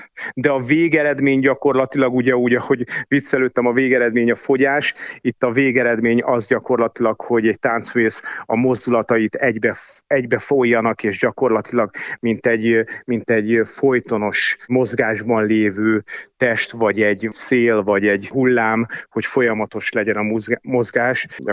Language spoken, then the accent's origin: Hungarian; Budapest, Hungary; én a 7. kerületben nőttem föl, és édesanyám folyamatosan vitt